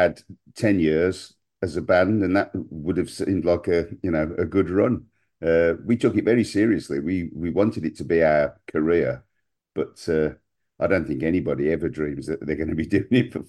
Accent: Birmingham, West Midlands, United Kingdom; Where we grew up in South Birmingham

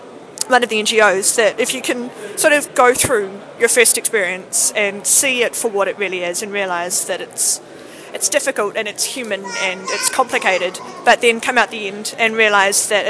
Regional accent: New Zealand; I'm from New Zealand

